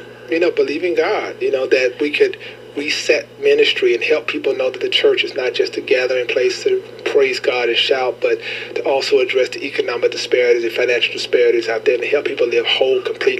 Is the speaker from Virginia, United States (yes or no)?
no; Louisiana, United States; I'm from Louisiana, so I love to cook.